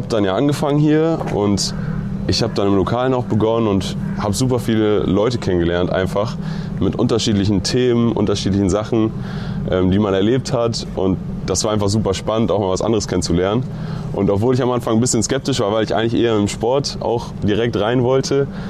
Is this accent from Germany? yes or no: yes; Diepholz, Lower Saxony, Germany; Zu Hause, ich komme ursprünglich aus Diepholz, sagt vielleicht manchen was.